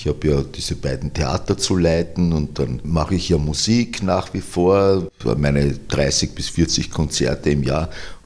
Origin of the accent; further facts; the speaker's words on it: Innsbruck, Tyrol, Austria; born there; 48 bin ich in Innsbruck geboren.